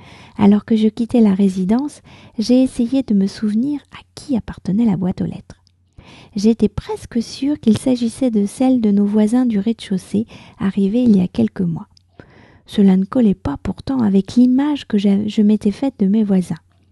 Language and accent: French; France; je suis française, j'habite près de Paris